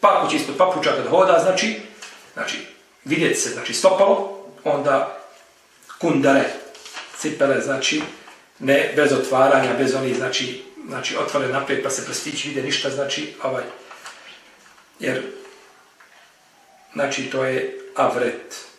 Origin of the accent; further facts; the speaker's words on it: Novi Pazar, Serbia; Ja sam iz Novog Pazara